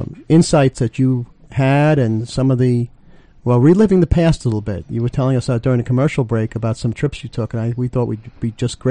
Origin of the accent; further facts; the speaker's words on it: Brooklyn, New York, United States; I'm from Brooklyn.